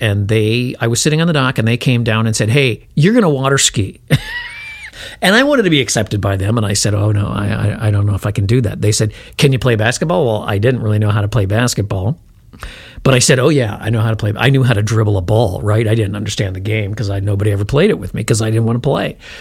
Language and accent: English; Chicago, Illinois, United States; And, you know, I was from Chicago. I was a really little kid